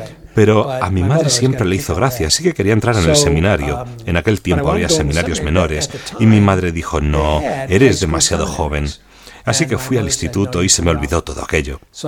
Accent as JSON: {"language": "Spanish", "town": "Binghamton", "region": "New York", "country": "United States", "tie": "born or raised there", "said": "Tengo 71 años y llevo 44 años de sacerdote. Nací en Upstate, Nueva York, Binghamton."}